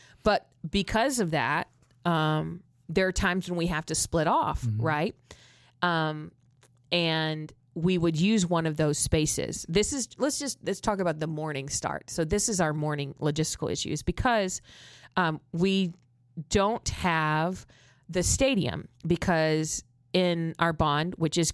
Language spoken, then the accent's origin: English; Massachusetts, United States; accent: Boston; Do you want me to talk in my Boston accent?